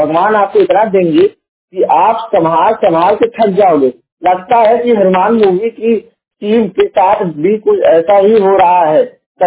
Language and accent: Hindi; Jaunpur, Uttar Pradesh, India; और मैं उत्तर प्रदेश के जौनपुर जिले का निवासी हूँ